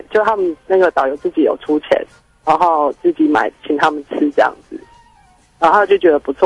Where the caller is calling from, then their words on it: Taichung, Taiwan; 我是台中的